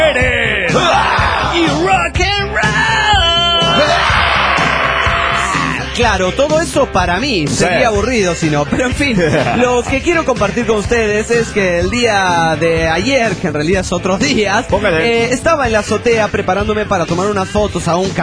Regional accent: Baja California, Mexico; de Baja Califas, o Omi.

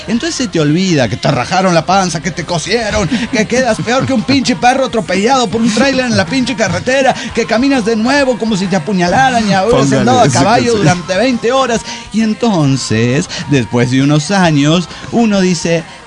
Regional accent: Zacualpan, Veracruz, Mexico; de Zacualpan, Veracruz.

